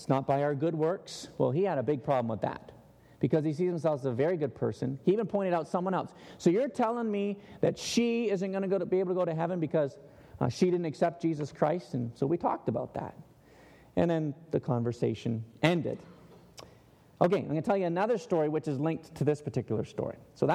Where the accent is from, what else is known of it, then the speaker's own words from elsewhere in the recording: Ontario, Canada; I'm originally from Ontario, Canada